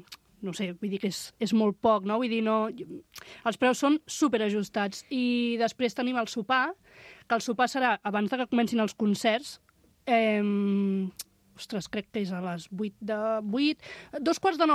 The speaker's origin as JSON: {"language": "Catalan", "town": "Subirats", "region": "Catalonia", "country": "Spain", "said": "Això som tres o quatre persones que, bueno, som de Subirats"}